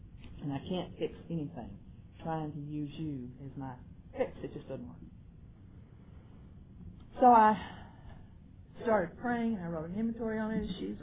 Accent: Lubbock, Texas, United States; I went back to Lubbock, my hometown, as I did at that time every year for homecoming

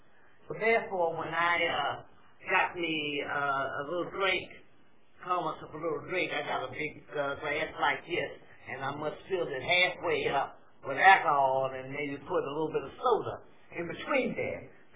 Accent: Washington, District of Columbia, United States; And I'm from Washington, D.C.

